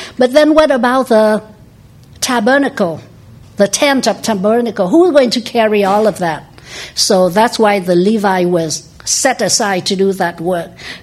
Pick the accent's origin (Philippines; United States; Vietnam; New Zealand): Vietnam; You know, as for me, I came from Vietnam.